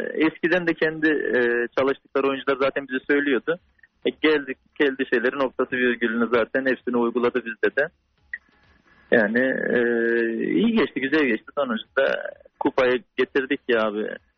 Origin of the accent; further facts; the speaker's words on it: Black Sea Region, Turkey; Bir de ben Karadenizli olarak sabah kahvaltısında çaysız hiç yapamazdım.